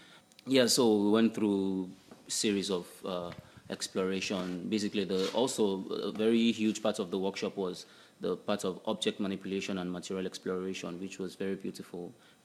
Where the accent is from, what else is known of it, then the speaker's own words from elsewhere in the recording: Nigeria; I'm from Nigeria.